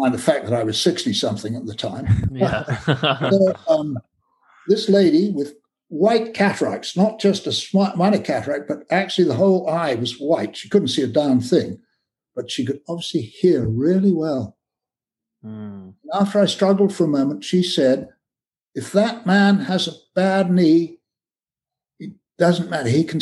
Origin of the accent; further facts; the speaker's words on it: Kenya; born there; And I'm a tea drinker. Probably from my accent, you might realize that. I'm born in Kenya, where they grow a lot of tea.